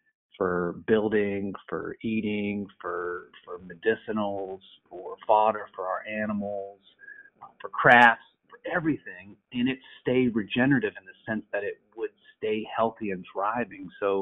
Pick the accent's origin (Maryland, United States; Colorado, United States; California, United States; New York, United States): Maryland, United States; Frederick; also born or lived in Latin America; I'm originally from Appalachia, Frederick, Maryland area. But I spent nearly 18 years of my life living in rural Latin America, in the tropics